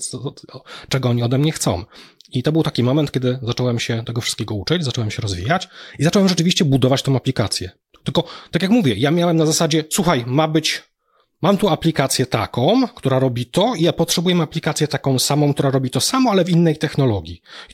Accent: Bielsko-Biała, Silesian Voivodeship, Poland; born there; moved away as an adult; now in Poznań, Poland; Urodziłem się w Bielsku, w 2000 roku przeniosłem się do Poznania

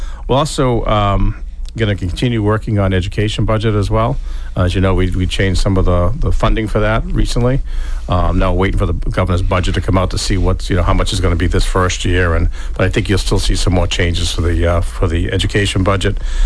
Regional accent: Plymouth, Massachusetts, United States; And then you have in Plymouth, my hometown, you have Selectman John Mahoney

